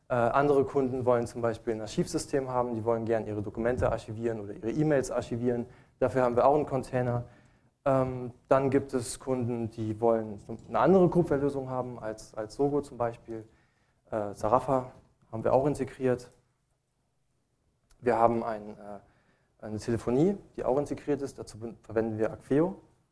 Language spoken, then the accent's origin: German; Luxembourg; Also ich persönlich, ich komme aus Luxemburg